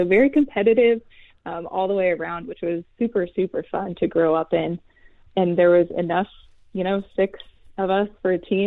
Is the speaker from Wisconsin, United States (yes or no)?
no; Parker, Colorado, United States; Yes, I grew up in Parker, Colorado, just southeast of Denver. I am the second oldest of 7 kids.